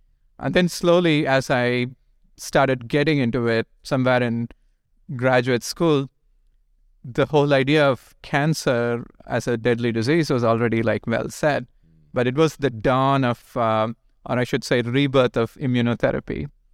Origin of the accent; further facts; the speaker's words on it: India; moved away as an adult; I grew up in India.